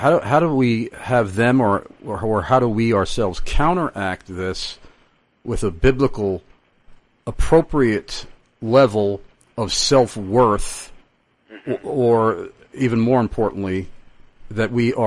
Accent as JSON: {"language": "English", "country": "United States", "said": "I am certainly unashamed for being an American. I am grateful for being an American. I love being an American, even though I'm dismayed by much of what goes on in this country"}